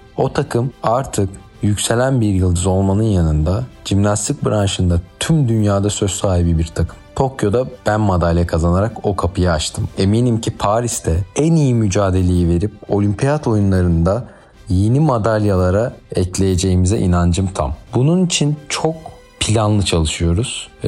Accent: İzmir, Turkey; born there; 1993 yılında İzmir'de doğdum.

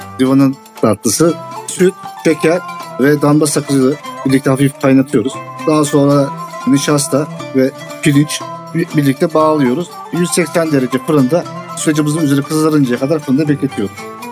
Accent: Bolu, Turkey; Boluluyum.

